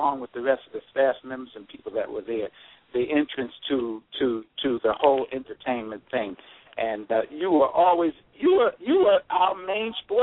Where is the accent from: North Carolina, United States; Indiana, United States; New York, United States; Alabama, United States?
New York, United States; New York City; Yeah, man, I'm born and raised in Harlem.